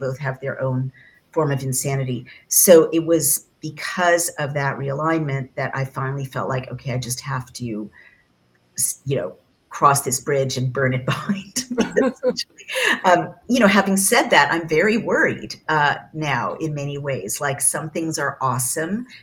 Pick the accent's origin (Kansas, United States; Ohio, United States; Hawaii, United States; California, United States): California, United States; I grew up in California, and it is true that Californians deal with, you know, always have, right?